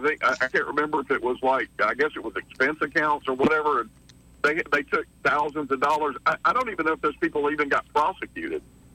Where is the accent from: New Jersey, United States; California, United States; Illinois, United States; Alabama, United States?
Alabama, United States; Montgomery; I grew up in the Montgomery public school system. I went to Flowers, Goodwin, and Jeff Davis.